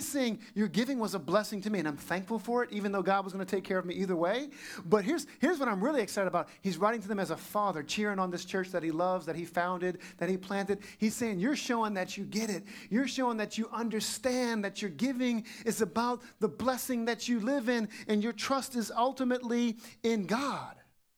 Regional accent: Louisiana, United States; I'm telling you, I'm from South Louisiana. I grew up with swamps all around me.

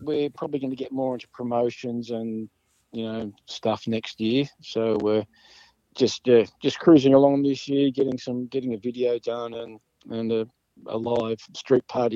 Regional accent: Melbourne, Victoria, Australia; growing up in Melbourne in the 70s

